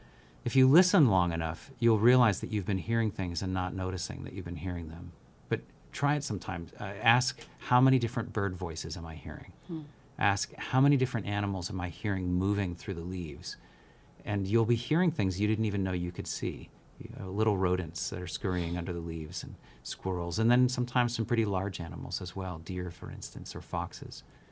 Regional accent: New York, United States; I grew up in the Catskill Mountains in New York

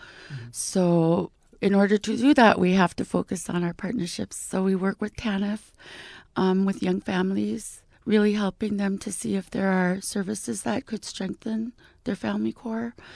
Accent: St. Mary's, Alaska, United States; now in Bethel, United States; I'm originally from St. Mary's. I'm an Ogalchuk tribal member, and I graduated from APU in Anchorage.

